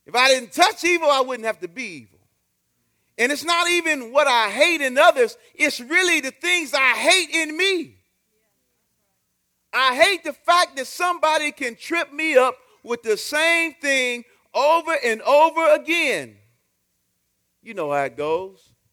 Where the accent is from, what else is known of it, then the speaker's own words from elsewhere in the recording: Detroit, Michigan, United States; When I grew up in Detroit, Michigan, every movie theater we have has metal detectors. My whole life.